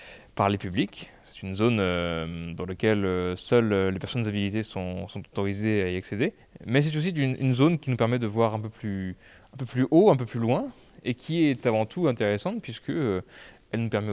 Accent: Brest, Brittany, France; now in Quimper, France; Depuis la fin de mon baccalauréat, je me suis retrouvé à Quimper. Moi, je suis de Brest, Brest même à l'origine.

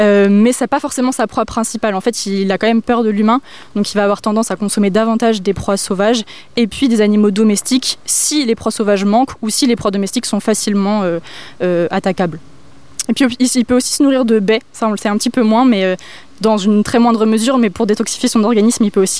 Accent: Brittany, France; j'ai 23 ans, je viens d'Ille-et-Vilaine et je suis étudiante

